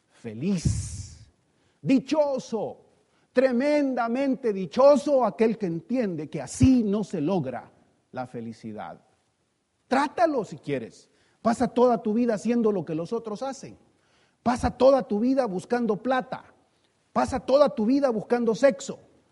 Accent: El Salvador; Como buen salvadoreño diría, no debo andar de bracete con los malos.

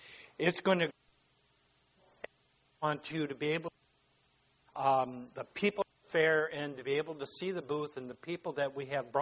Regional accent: Michigan, United States; We're from Michigan, and I got to tell you a little story.

